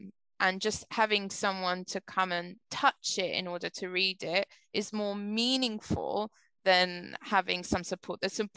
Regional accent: Cyprus; I come from a very small place in Cyprus. I'm a British Cypriot

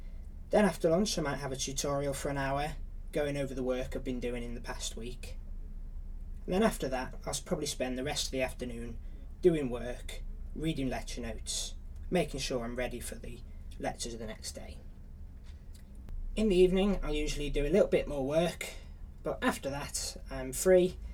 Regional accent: Liverpool, North West England, United Kingdom; Right, I'm originally from Liverpool.

